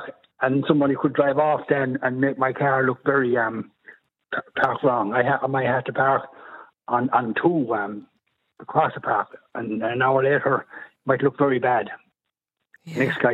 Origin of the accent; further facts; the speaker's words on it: Moneygall, Offaly, Ireland; I'm from Moneygall